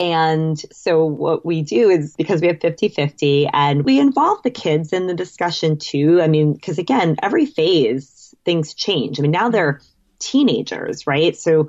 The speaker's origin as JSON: {"language": "English", "town": "Boston", "region": "Massachusetts", "country": "United States", "lives_now": "New York, United States", "said": "I'm from the Boston area. My kid's dad is from New York. We were living in New York."}